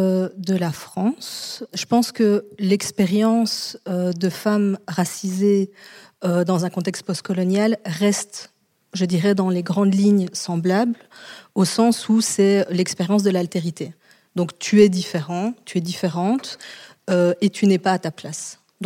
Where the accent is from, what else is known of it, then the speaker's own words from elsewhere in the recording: Charleroi, Wallonia, Belgium; je suis une Carolo d'Algérie. Donc moi, je viens de Charleroi. C'est l'équivalent des ch'tis chez vous.